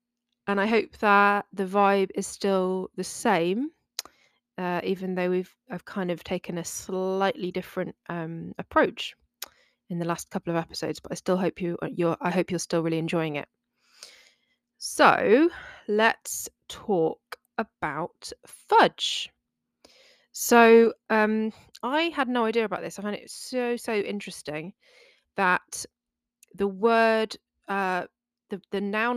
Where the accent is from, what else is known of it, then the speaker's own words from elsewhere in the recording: United Kingdom; speaking as a British person